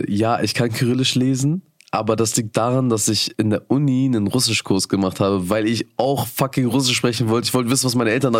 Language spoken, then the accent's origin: German; Bremen, Germany; ich bin ein Bremer Jung. Ich bin hier geboren in Bremen, bin 24